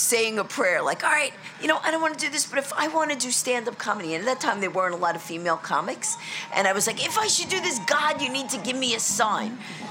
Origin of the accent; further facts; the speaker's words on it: Queens, New York, United States; Okay, I grew up in Queens.